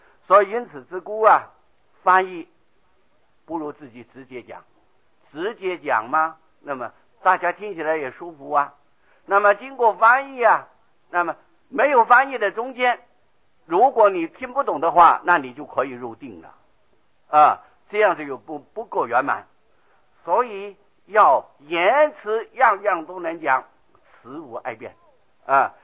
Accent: Taiwan; 我的故乡狮头山在半山里呀在9岁之前用的水都是挑的啊

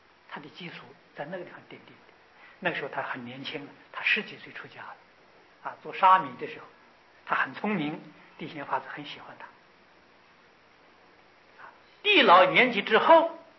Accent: China; 所以这个复讲啊，并不是我们中国人啊所发明的、所提倡的。

